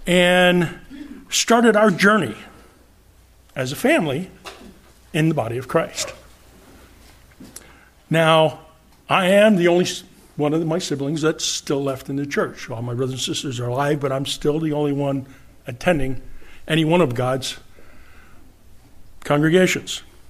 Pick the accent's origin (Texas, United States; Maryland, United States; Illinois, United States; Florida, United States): Illinois, United States; Chicago; I know I sound a little different. It's because I am a Chicagoan. So I am a Yankee. Please don't take that against me, but I'm proud of my heritage. Born and raised in Chicago.